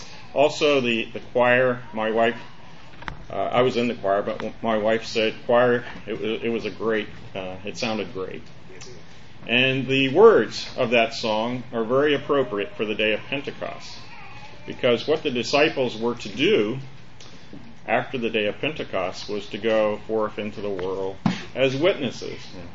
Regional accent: Virginia, United States; I know where I grew up in Virginia, we raised barley and wheat and oats, and in June is when we harvested.

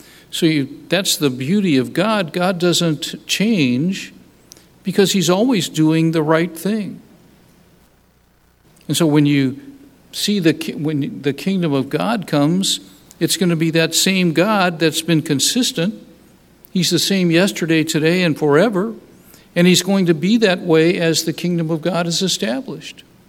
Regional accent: United States; But you know, as an American, I liked our country. I still like our country.

